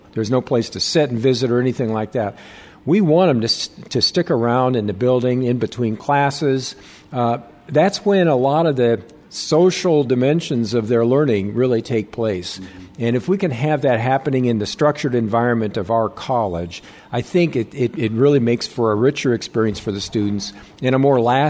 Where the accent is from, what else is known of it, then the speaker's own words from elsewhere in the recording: Iowa, United States; also born or lived in Michigan; You know, I come from Iowa, in Michigan